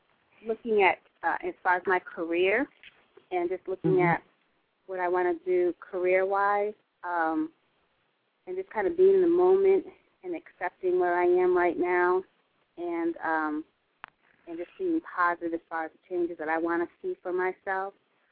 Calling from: Atlanta, Georgia, United States; I'm from Atlanta, Georgia.

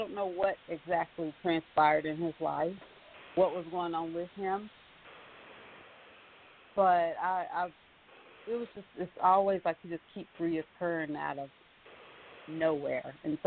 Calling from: North Carolina, United States; I'm calling from North Carolina.

